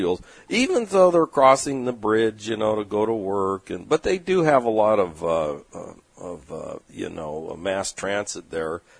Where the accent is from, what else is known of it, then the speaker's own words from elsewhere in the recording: California, United States; And of course, we're from California.